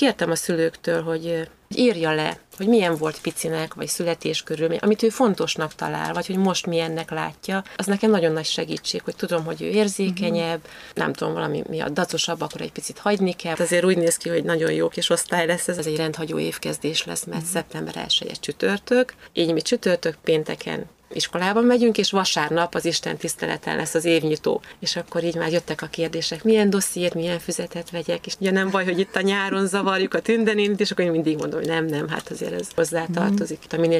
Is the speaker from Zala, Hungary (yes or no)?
no; Kisújszállás, Jász-Nagykun-Szolnok, Hungary; born there; now in Budapest, Hungary; én Kisújszálláson születtem, és a nagymamám testvére volt a kisújszállási lelkész, és így igazából, amikor férjhez mentem és Pestre kerültem, Budapestre kerültem